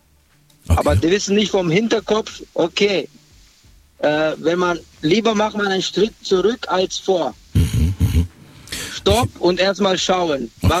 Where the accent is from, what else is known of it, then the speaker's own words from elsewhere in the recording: Freiburg im Breisgau, Baden-Württemberg, Germany; ich komme aus Freiburg in der Nähe, Freiburg im Breisgau.